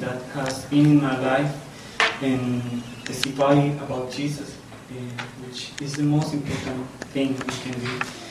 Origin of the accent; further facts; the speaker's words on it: Colombia; I was born and raised in Colombia, but my parents, they raised me as a Korean.